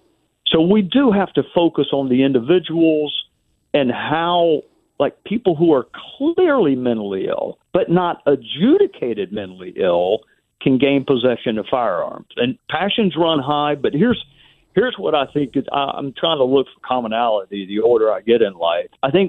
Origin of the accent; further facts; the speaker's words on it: Greenville, South Carolina, United States; born there; now in Spartanburg, United States; Now, I live in Spartanburg, but okay. Obviously I was born in Greenville.